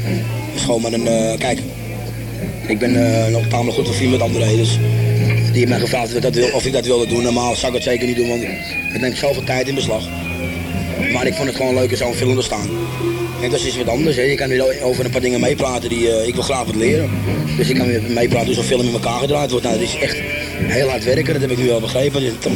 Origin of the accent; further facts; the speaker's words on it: Amsterdam, North Holland, Netherlands; vooral als je als Amsterdammer in Rotterdam staat, ben ik al zeer trots.